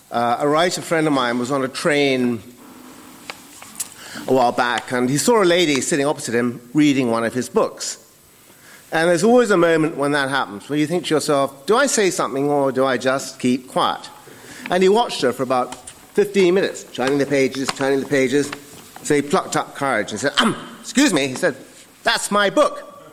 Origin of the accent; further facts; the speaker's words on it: Brighton, South East England, United Kingdom; It's kind of ironic, being born and growing up in Brighton.